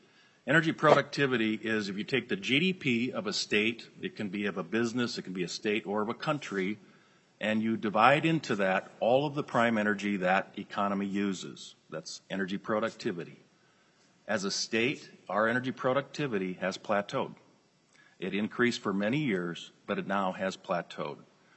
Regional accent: Minnesota, United States; As a kid growing up in Minnesota, I would hear from my grandparents and parents, waste not, want not.

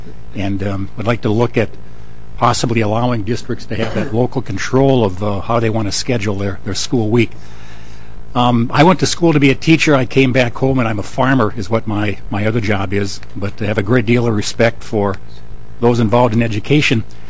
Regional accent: Starbuck, Minnesota, United States; My hometown is Starbuck, not the coffee, but it's a small rural town.

